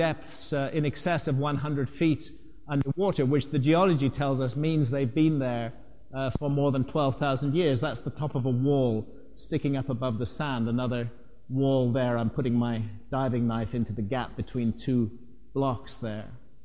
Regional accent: South India, India; I spent my childhood here. I grew up in South India, and my first swimming lessons were off this beach.

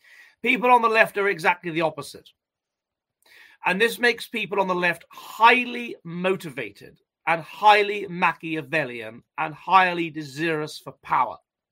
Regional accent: England, United Kingdom; that little mutual understanding that we're both English and we live in a free country

